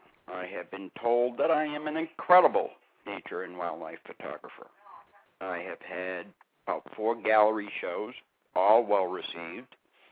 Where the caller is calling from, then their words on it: New Hampshire, United States; I'm actually calling from the beautiful state of New Hampshire.